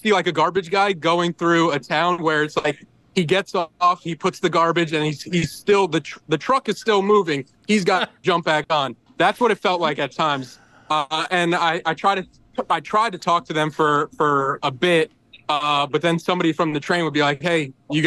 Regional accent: New York, United States; I'm from New York, so a little bit outside the city.

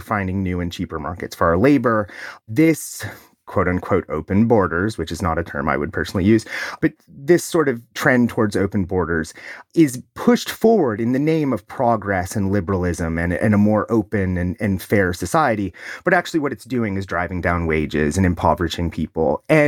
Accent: Ohio, United States; But the two that you're going to have heard most about are J.D. Vance running for Senate from my home state of Ohio.

